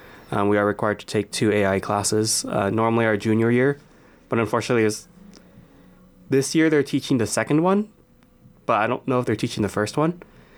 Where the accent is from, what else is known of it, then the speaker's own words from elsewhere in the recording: Westminster, California, United States; I'm from Southern California, Orange County. So I live near Disneyland and every now and then I could see fireworks for free.